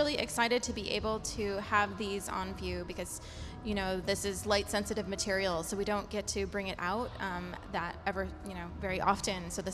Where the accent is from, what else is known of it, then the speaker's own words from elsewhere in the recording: Los Angeles, California, United States; I am. I'm originally from Los Angeles.